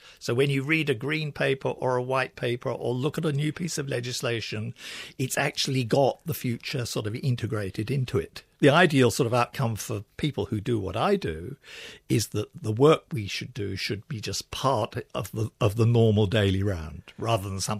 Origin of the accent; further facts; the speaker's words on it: United Kingdom; I'm originally British, and my parents lived in the Isle of Wight.